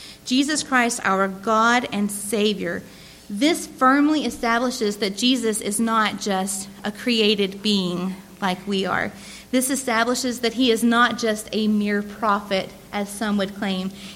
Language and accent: English; New Mexico, United States; I am from New Mexico. I do live in the desert.